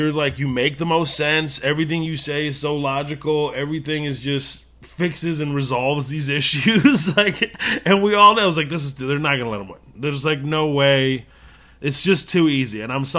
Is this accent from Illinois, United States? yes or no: no; Houston, Texas, United States; Yeah, no, I am. I'm from Houston.